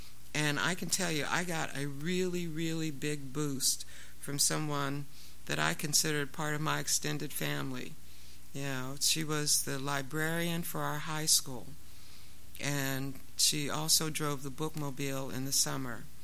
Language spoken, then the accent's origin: English; Ohio, United States; I grew up in Ohio. I grew up out in the middle of cornfields. I grew up in cornfields.